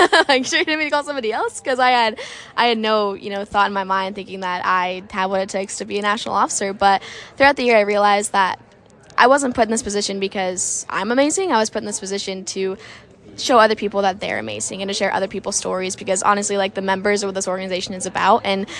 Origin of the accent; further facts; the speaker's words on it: Macomb, Illinois, United States; So I grew up in Macomb, Illinois, which is on the western side, and I actually grew up in town, didn't grow up on a farm